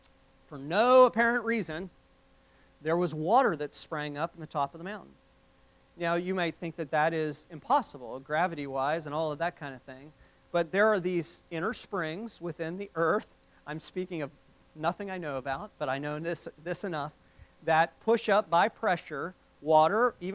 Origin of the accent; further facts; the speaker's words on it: West Virginia, United States; I grew up in West Virginia between 2 hills. In fact, the name of my road was Doug Hill Road.